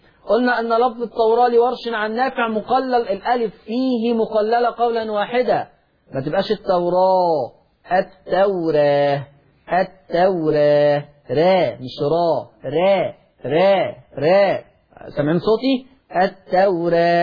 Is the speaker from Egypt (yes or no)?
yes; Egypt; ودي لهجتنا كمصريين على فكره، لما بنتكلم يقول لك فلان افترى